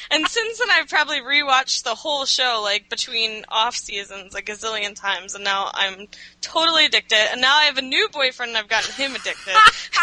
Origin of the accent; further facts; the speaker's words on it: Delaware, United States; I'm from Delaware